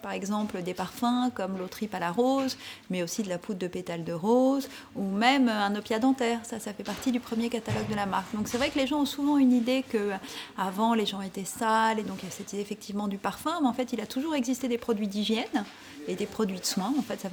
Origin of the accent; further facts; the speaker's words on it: Paris, Île-de-France, France; also born or lived in Beirut, Lebanon; Je suis née à Beyrouth, au Liban